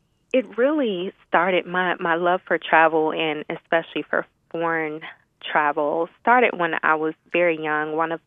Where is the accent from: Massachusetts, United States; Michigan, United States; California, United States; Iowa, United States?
Michigan, United States; Detroit; I began to feel His guiding from my hometown of Detroit after I had graduated undergrad in Nashville and went back home to Detroit